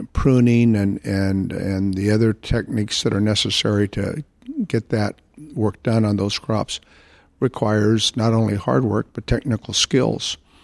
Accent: California, United States; And in the case of California, my home state, 44% of our agriculture is exported.

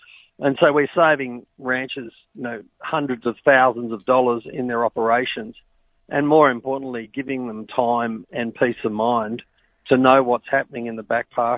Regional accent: Australia; now in Texas, United States; I'm an Aussie living in Texas and, you know, grew up in and around farming and ranching in Australia as a teenager

